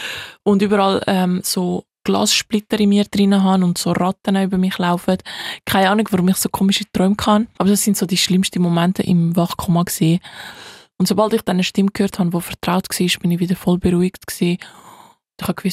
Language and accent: German; Switzerland; born there; also ich bin ja in der Schweiz geboren und für mich ist Schweiz mein Zuhause